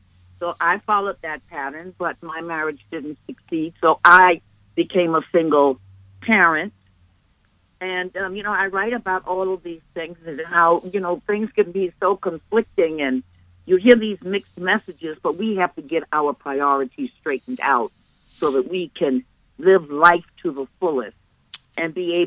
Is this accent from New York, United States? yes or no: yes; New York City, New York, United States; also born or lived in Florida; when I was born and raised right there in Harlem. I'm a New Yorker.